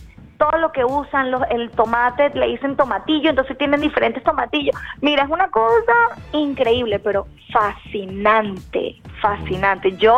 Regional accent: Venezuela; born there; ¿cómo voy a aplicar a un programa y voy a representar a México, no a Venezuela? O sea, es que es mi país, es mi tierra donde nací.

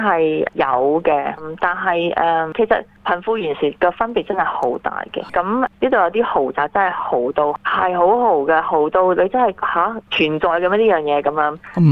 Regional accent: China; now in Australia; 咁佢哋又可能為我哋中國人都會明白嘅

